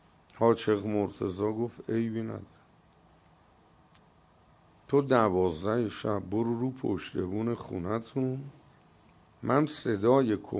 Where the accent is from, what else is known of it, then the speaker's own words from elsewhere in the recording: Tehran, Tehran Province, Iran; گو اهل کجایی؟ گودم تهرون. گو چی کار میکنی؟ گودم قوم طلبم، درس میخونم.